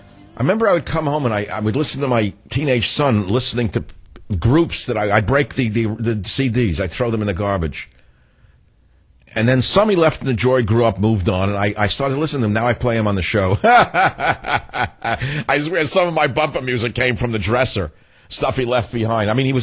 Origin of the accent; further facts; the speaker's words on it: New York, United States; accent: New York; were rumors that I would never make it in radio because my voice was too New York. Can you imagine? My accent was too New York.